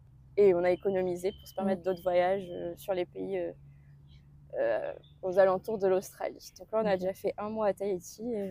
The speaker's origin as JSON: {"language": "French", "town": "Clermont-Ferrand", "region": "Auvergne-Rhône-Alpes", "country": "France", "said": "j'ai 27 ans, je suis originaire de Clermont-Ferrand, dans le Puy-de-Dôme"}